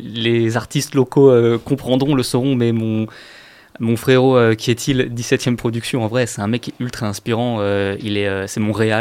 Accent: Auvergne-Rhône-Alpes, France; c'est un morceau qui parle de là d'où je viens d'une petite ville au fin fond de la Haute-Savoie, dans une vallée très polluée et très industrielle.

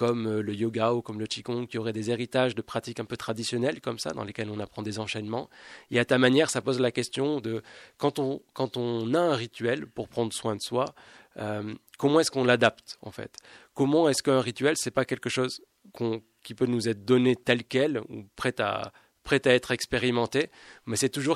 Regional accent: Grenoble, Auvergne-Rhône-Alpes, France; c'est ah ben, la montagne, parce que je suis grenoblois, mais je suis toujours dans la montagne

